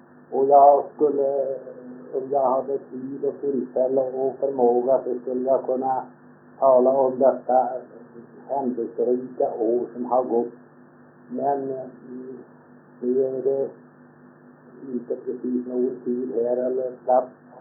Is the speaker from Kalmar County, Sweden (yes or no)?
yes; Odela, Kalmar County, Sweden; Jag är född i Odela av Grönhögs församling den 21 oktober 1890. Jag fostrades upp hemma på Nyfiget och var där och gick i skolan.